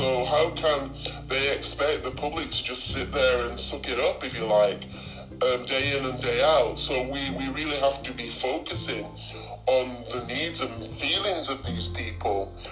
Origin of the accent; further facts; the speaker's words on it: England, United Kingdom; now in Cape Town, South Africa; I'm here in Cape Town, but I'm originally from the West, from England.